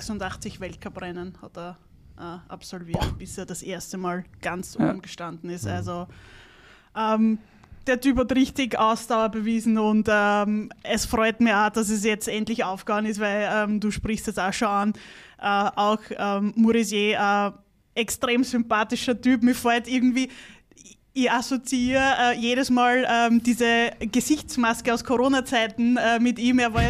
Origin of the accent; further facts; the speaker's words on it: Austria; als Österreicher